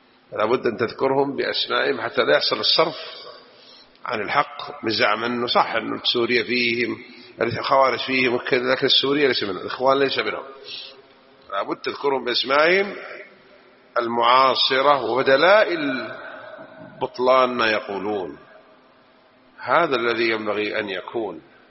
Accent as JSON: {"language": "Arabic", "country": "Saudi Arabia", "said": "اللي عندنا في السعودية على خير"}